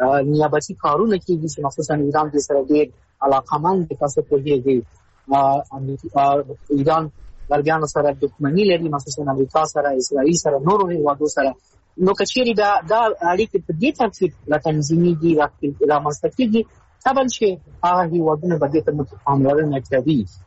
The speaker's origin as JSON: {"language": "Pashto", "country": "Afghanistan"}